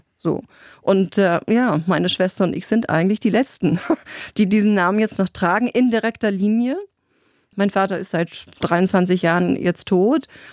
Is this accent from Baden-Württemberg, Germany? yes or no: no; Freiburg, Lower Saxony, Germany; born there; accent: Northern German; Ich spreche ziemlich deutlich Norddeutsch, ja. Ich bin geboren in Freiburg an der Elbe.